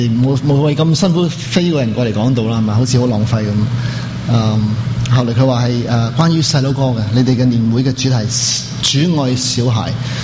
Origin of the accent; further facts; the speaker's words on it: Hong Kong; now in Philadelphia, United States; 咁我係香港嚟嘅